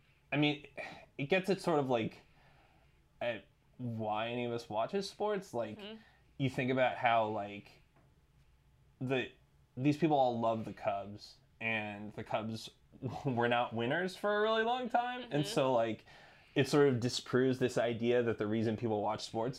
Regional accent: North Carolina, United States; I'm from North Carolina. That's not a short drive.

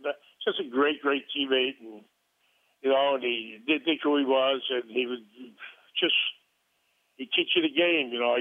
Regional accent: Brooklyn, New York, United States; Born and raised in Brooklyn, it didn't really strike me like starstruck.

